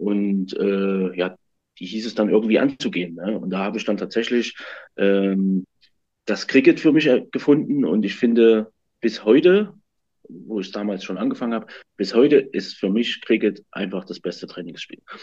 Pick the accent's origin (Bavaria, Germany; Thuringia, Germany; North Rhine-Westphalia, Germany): Thuringia, Germany; Gera; Also ich bin aus Thüringen in Gera.